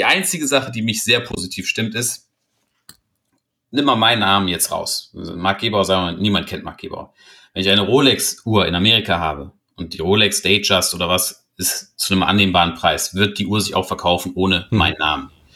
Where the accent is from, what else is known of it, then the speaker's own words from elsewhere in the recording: Germany; Und als Deutscher hat man ja schon etwas andere Vorstellungen von Verbindlichkeit